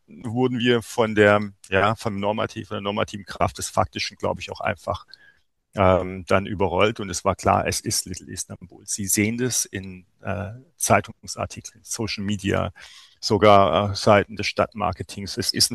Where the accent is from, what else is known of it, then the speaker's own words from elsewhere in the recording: Mannheim, Baden-Württemberg, Germany; Und als Mannheimer ist man das gewohnt.